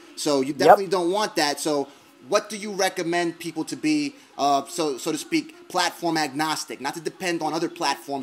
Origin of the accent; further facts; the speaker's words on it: Queens, New York, United States; I also noticed that you're from Queens. I'm also from Queens, from Jamaica, Queens, New York.